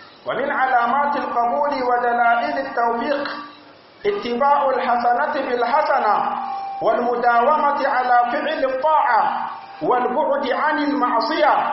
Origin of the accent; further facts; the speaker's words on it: Niger; اللهم احفظ بلادنا النيجر، واجعله آمنا مطمئنا سخاء رخاء وسائر بلاد المسلمين.